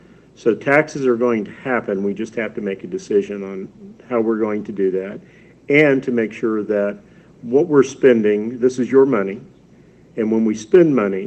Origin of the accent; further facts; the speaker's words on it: Missouri, United States; We have a great downtown that is flourishing, not like my hometown in Missouri.